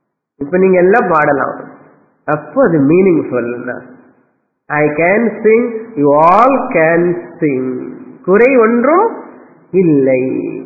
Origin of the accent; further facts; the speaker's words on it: India; I am an Asian. I am an Indian. I am related to India, relative world.